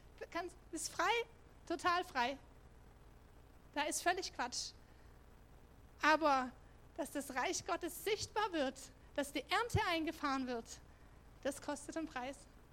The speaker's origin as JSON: {"language": "German", "region": "West Germany", "country": "Germany", "said": "als Westdeutscher, ich meine, hast du nie, 21 Jahre, hast du nicht so sehr viel"}